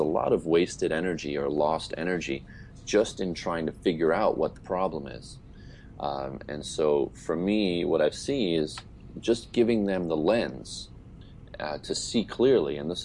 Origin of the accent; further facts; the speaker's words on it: England, United Kingdom; I'm very British in that way, having grown up in England.